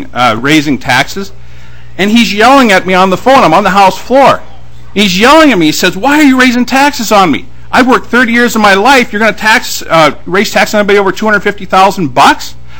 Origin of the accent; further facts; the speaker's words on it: Minnesota, United States; I'm a Minnesotan. My businesses are in Minnesota.